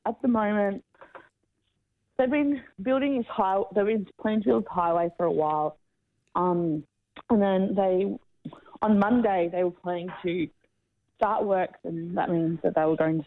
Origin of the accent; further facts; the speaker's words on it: Australia; I'm Australian, and my mob are Yiga, Gunjimara, Bindle, Torres Islander, and Jabberong.